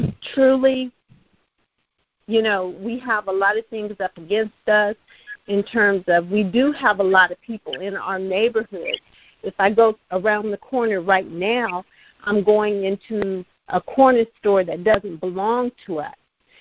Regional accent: Columbus, Ohio, United States; first of all, we come from Columbus, Ohio.

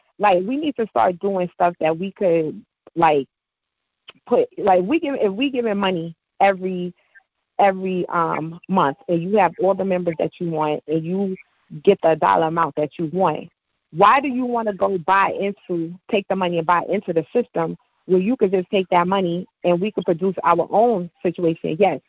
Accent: Brooklyn, New York, United States; You're from Brooklyn. I'm from Brooklyn.

